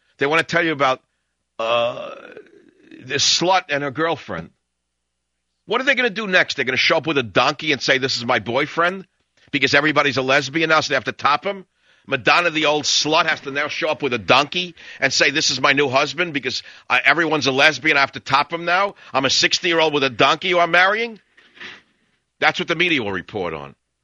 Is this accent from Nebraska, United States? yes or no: no; Chicago, Illinois, United States; In Chicago, my hometown. It's Obama's hometown.